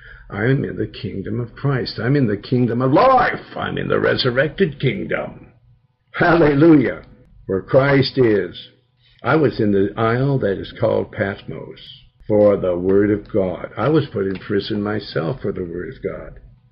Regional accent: Billings, Montana, United States; Okay, in my hometown, then what?

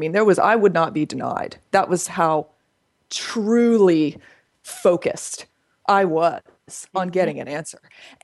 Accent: Florida, United States; I grew up in a very, very conservative home here in the South. I'm from Florida.

